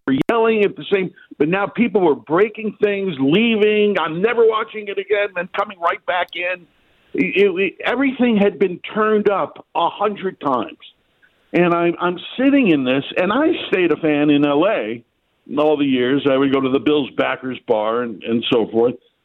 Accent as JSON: {"language": "English", "town": "Buffalo", "region": "New York", "country": "United States", "tie": "born or raised there", "said": "And then 4 years ago, I moved back to Buffalo. I just wanted to come back to my hometown, and I started making movies."}